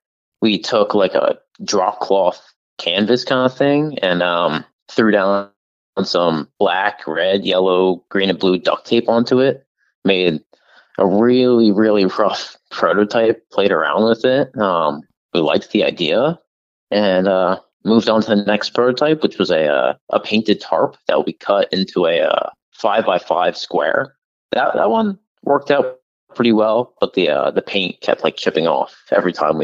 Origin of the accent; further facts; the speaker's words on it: Beacon, New York, United States; So I'm from a little town called Beacon, New York. And we're about 90 minutes away. So people always kind of think we're from the city, but it's a little more small town around here.